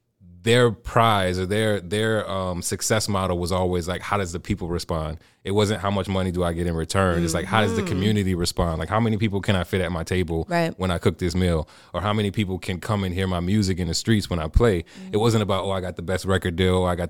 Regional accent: New Orleans, Louisiana, United States; That's where I first met most of the folk, and it was my hometown

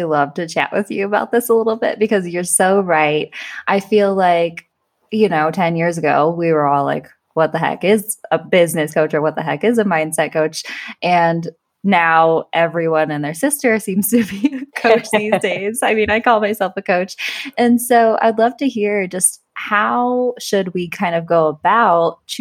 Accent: Indiana, United States; growing up in Indiana, sports are giant

